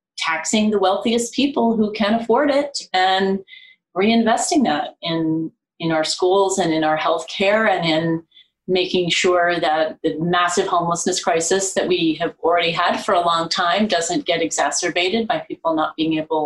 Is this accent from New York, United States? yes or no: yes; New York, United States; I have never considered doing a television series that shoots in Los Angeles before, because I am a New Yorker.